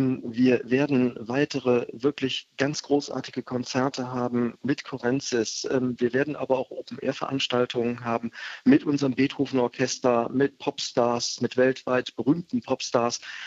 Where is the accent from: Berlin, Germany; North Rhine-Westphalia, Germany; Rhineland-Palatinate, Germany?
North Rhine-Westphalia, Germany; Bonn; born there; Ich bin tatsächlich hier in Bonn zur Welt gekommen, 1965